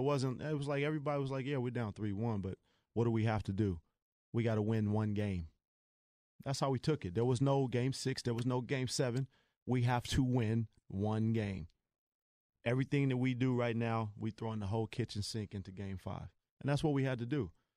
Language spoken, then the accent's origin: English; California, United States; I'm from the Bay. I coach for the Cavs. I mean, wherever I am, I'm loyal.